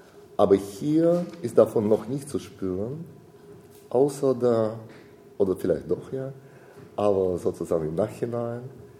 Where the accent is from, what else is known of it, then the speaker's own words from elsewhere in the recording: Berlin, Germany; Ich komme, wie Sie wissen, aus Berlin, wo ich diese Veranstaltungen mache.